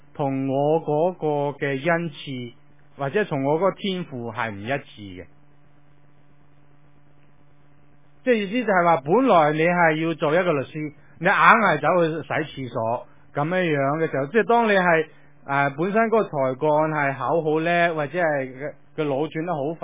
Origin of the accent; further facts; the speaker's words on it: China; 我哋中國人